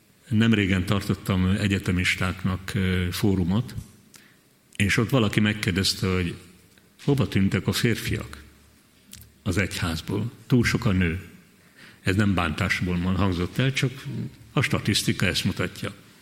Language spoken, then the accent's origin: Hungarian; Veszprém County, Hungary; amikor megszülettem a tapolcai kórházba, és vittek haza a szülőfalumba